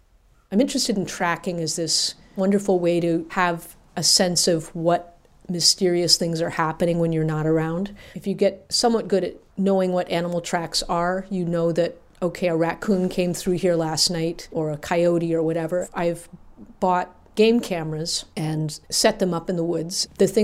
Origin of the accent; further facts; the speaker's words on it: Pennsylvania, United States; Growing up in Pennsylvania, we had 12 acres that had a field and a stream and some woods, and we spent a lot of time there.